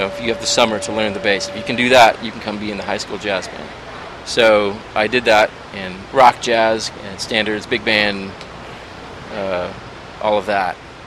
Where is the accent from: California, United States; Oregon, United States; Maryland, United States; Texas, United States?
California, United States; Visalia; So I grew up in Visalia